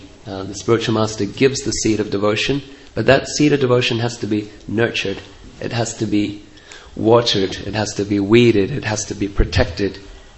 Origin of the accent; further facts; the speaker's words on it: New Zealand; I'm from New Zealand.